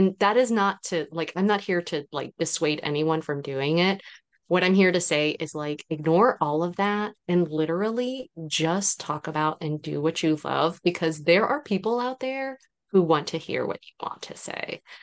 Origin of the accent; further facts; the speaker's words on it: United States; So I am Cuban American, and so I have really developed this love of like Cuban literature.